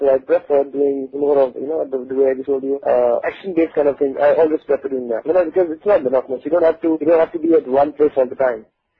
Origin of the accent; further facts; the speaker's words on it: Pathankot, Punjab, India; I grew up and born and brought up in Pathankot. This is in Punjab and so I was in Punjab.